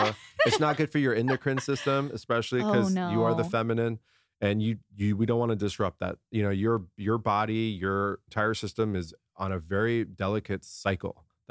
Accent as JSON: {"language": "English", "town": "La Jolla", "region": "California", "country": "United States", "tie": "born or raised there", "said": "I grew up in La Jolla down in San Diego."}